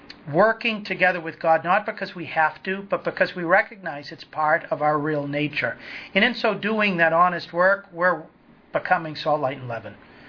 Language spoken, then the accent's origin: English; New England, United States; accent: New England; And if in my New England accent I've gone too fast for you tonight